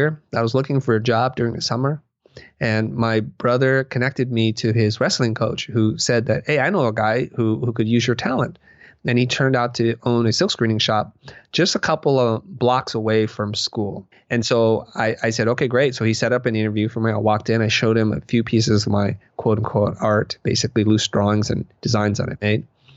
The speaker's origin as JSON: {"language": "English", "region": "California", "country": "United States", "tie": "born or raised there", "said": "And here I am growing up in Silicon Valley."}